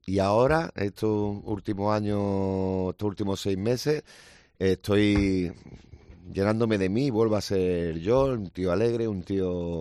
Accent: Cartagena, Region of Murcia, Spain; also born or lived in Melilla; así que soy murciano, cartagenero, melillense

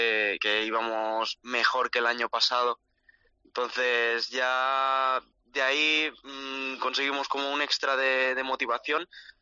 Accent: Balearic Islands, Spain; yo soy el único mallorquín, los otros tres son gallegos y ellos entrenan en Galicia

